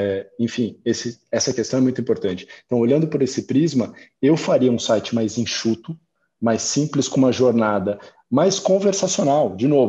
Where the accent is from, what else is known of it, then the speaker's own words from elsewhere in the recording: Brazil; A gente consegue ter essa visão enquanto brasileiro, né?